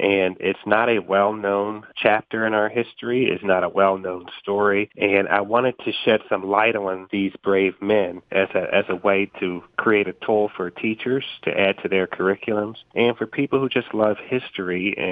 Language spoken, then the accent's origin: English; Philadelphia, Pennsylvania, United States; now in Townsend, United States; My hometown is Philadelphia, but we are happily settled in Townsend, Delaware.